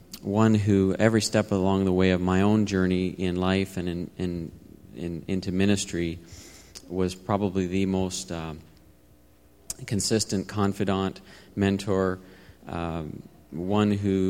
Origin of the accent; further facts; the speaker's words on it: Toronto, Ontario, Canada; shortly thereafter ended up in Toronto, Canada, where I grew up. I was born and raised in Canada